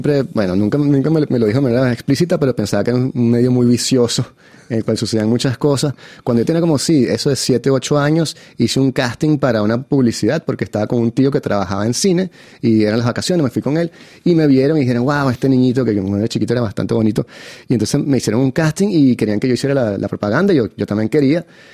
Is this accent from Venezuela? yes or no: yes; Caracas, Capital District, Venezuela; moved away as an adult; Es que yo no me fui de Caracas como muchos de los emigres venezolanos que se van porque tienen un trauma, les va mal, sino que yo me vine a estudiar y pensaba volver